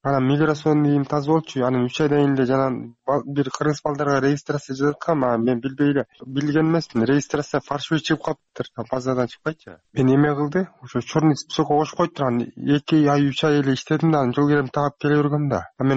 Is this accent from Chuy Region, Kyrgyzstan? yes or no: no; Kumaryk, Talas Region, Kyrgyzstan; мен Таластан болом, Кумарык.